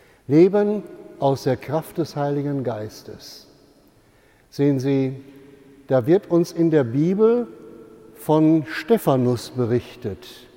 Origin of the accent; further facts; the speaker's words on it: Rheine, North Rhine-Westphalia, Germany; ich kann mich noch gut erinnern an die Zeit, wo wir in meiner Heimatstadt in Rheine im Elternhaus das erste elektrische Bügeleisen bekamen.